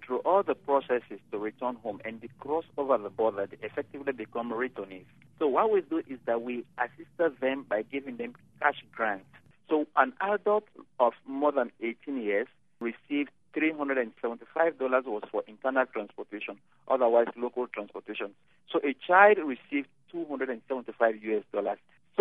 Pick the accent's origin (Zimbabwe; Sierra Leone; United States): Sierra Leone; I come from Sierra Leone, where I worked with Liberian refugees before coming over to Liberia.